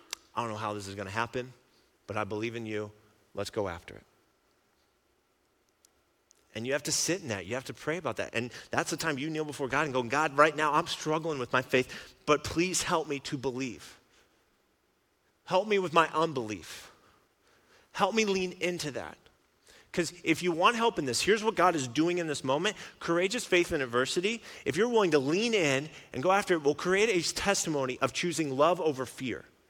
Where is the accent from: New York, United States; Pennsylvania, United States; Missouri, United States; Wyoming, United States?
Missouri, United States; Kansas City; now in Rapid City, United States; when I first moved here, I grew up in Kansas City.